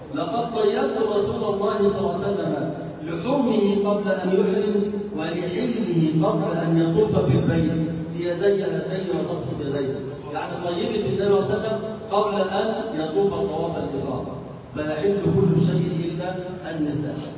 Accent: Egypt; فلو غطت وجهها زي ما عندنا في مصر يقول لك طرحة أو رشاشة أو كذا لا حرج فيها

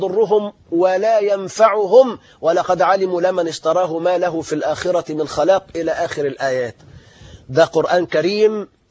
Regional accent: Egypt; وأن يقي بلادنا مصر وسائر بلاد المسلمين

